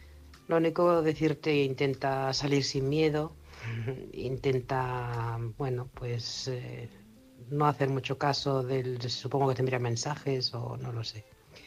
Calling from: Barcelona, Catalonia, Spain; de Barcelona.

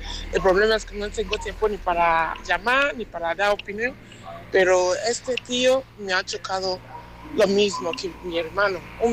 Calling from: Manchester, North West England, United Kingdom; de Manchester

